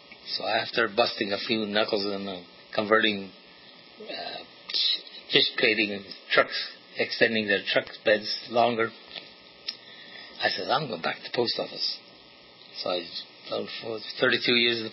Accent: Redlands, California, United States; My hometown paper had found out that I received the Distinguished Service Cross.

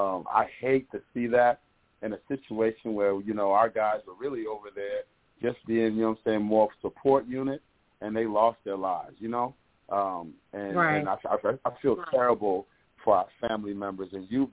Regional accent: Brooklyn, New York, United States; I'm gangster, all right? I'm from Brooklyn, so.

